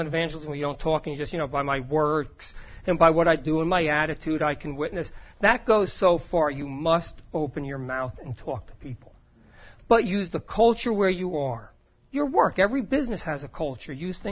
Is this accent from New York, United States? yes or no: no; New Jersey, United States; Okay, we're from North Jersey, and we're basically the same as Long Island.